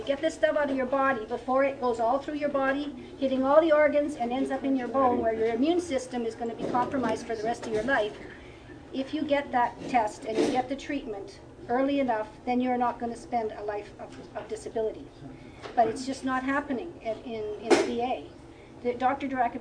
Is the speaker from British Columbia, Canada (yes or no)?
no; Toronto, Ontario, Canada; I'm Canadian.